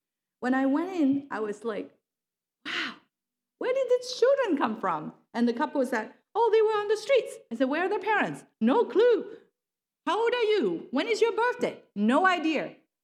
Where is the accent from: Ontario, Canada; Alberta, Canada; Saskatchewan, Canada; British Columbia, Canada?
Alberta, Canada; When I come to the city of Vancouver, guess what? I'm from Alberta